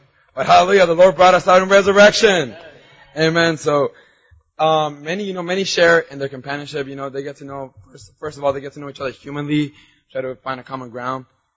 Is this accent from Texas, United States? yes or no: no; Anaheim, California, United States; So I lived in Anaheim. I came from Anaheim as a young person